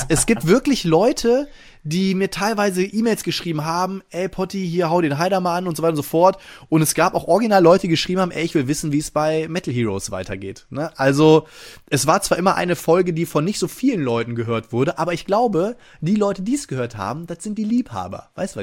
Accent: Friedrichshafen, Baden-Württemberg, Germany; born there; in meinem Geburtsort da über die Spiel doch zu schlendern. Die haben ja auch so kleine Messehallen da in Friedrichshafen.

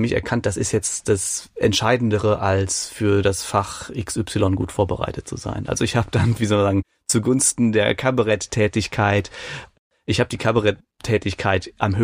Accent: Rhineland-Palatinate, Germany; Das ist ja auch bei uns in der Eifel immer so ein Festival gewesen. Und als Schüler fand ich das natürlich ganz toll

